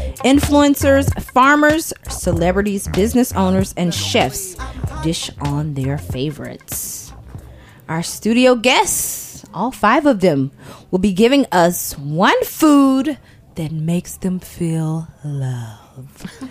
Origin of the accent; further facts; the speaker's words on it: Georgia, United States; Are you saying peach because I'm from Georgia? It's the Georgia peach thing, Jeremy.